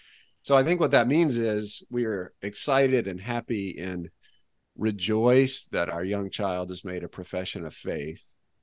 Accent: the South, United States; now in Rhode Island, United States; I'm in Rhode Island now in New England. I grew up in the South and came to Christ as a child, but ended up going to college up here in New England

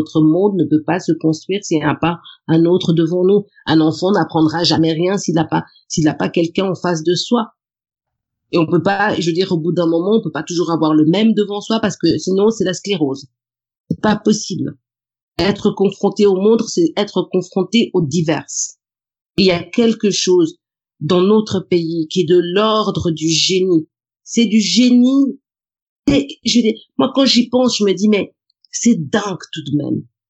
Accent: DR Congo; now in Europe; Et quand on est à l'extérieur, on est congolais.

